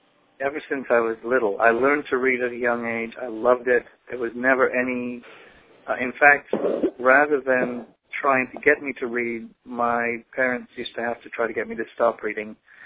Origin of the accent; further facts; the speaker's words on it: Canada; also born or lived in Trinidad / England; I was born in Trinidad, and I went to school there. I attended school in England as well, and spent most of my school days in Canada. My parents were, my father was Trinidadian, my mother was English.